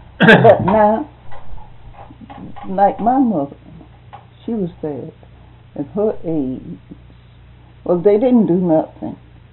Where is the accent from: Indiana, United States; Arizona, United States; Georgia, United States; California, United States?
Georgia, United States; Grays; But when I grew up, I was brought up in Jones County at Grays, Georgia. That was the county seat of Jones, Grays.